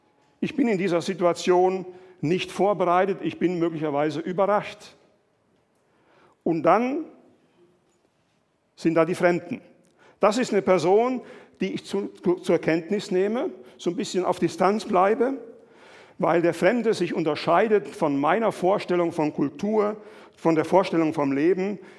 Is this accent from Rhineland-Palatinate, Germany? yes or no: yes; Rhineland-Palatinate, Germany; also born or lived in Mali; Ich komme aus dem Westerwald, meine Frau ist Rheinländerin. Wir haben in der Region Mopti in Mali gelebt, lange Zeit in der malischen Hauptstadt in Bamako.